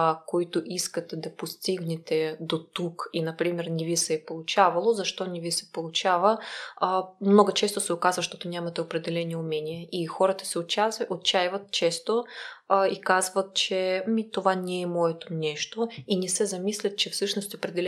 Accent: Moscow, Russia; Bulgarian is a second language; now in Bulgaria; както ще чувате по моя акцент нататък, аз не съм от България, аз съм от Москва, обаче вече 10 години живея тук в България.

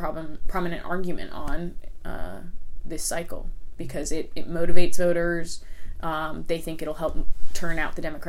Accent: West Coast, United States; I mean, I'm from the West Coast, but I now own a house on the East Coast.

